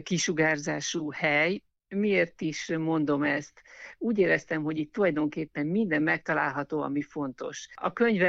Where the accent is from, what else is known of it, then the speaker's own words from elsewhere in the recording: Budapest, Hungary; now in Visegrád, Hungary; Valójában nem a szülőhazám, én Budapesten nőttem föl, és amikor férjhez mentem, és már egyre jobban bővült a családunk, akkor döntöttünk úgy, hogy elköltözünk Budapestről. Aha. A választásunk Visegrádra esett. Most már hát 19 éve lakunk itt